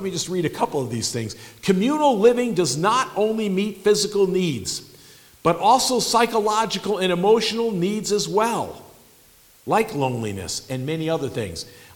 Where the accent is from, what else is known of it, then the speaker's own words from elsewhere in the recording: Midwest, United States; now in American Falls, United States; when I moved to American Falls, and I came from the Midwest, good fundamentalist Baptist home.